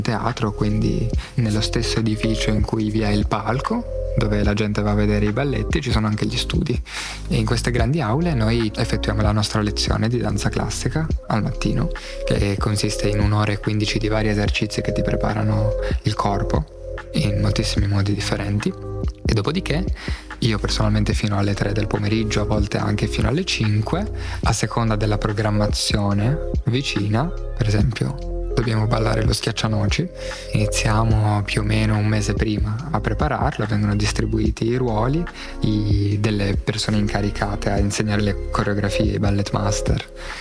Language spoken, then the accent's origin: Italian; Susa, Piedmont, Italy; also born or lived in Foligno; ho 23 anni, sono nato a Foligno ma ho vissuto in quella città solamente per 3 anni, poi ho vissuto gran parte della mia infanzia e adolescenza a Susa, un paesino in provincia di Torino.